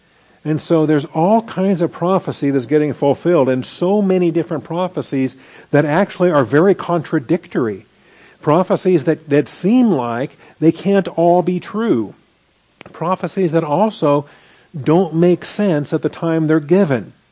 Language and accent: English; Washington, United States; And I grew up in Washington. We picked on Oregon all the time.